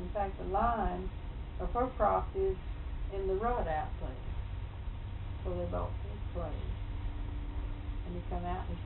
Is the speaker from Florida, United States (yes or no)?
yes; Micanopy, Florida, United States; You see, I was born in Micanopy.